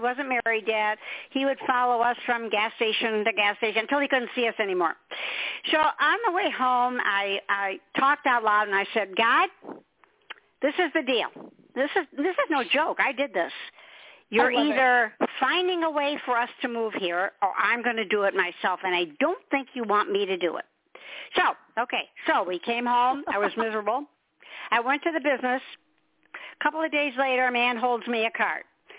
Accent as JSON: {"language": "English", "town": "Detroit", "region": "Michigan", "country": "United States", "said": "I hated Michigan. I mean, I'm a Motown girl. I'm from Detroit."}